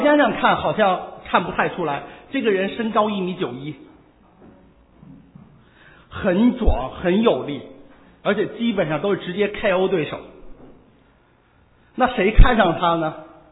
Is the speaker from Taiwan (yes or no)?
no; China; 其实我们从中国来都应该知道